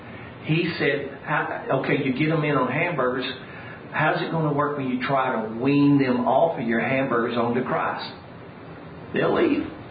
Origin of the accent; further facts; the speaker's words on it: Dallas, Texas, United States; The church I grew up in Dallas, Assembly of God Church, they got into a baseball league.